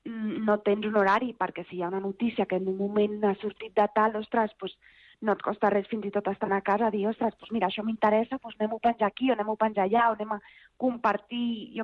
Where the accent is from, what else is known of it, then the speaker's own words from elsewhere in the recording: La Seu d'Urgell, Catalonia, Spain; jo soc aquí de la Seu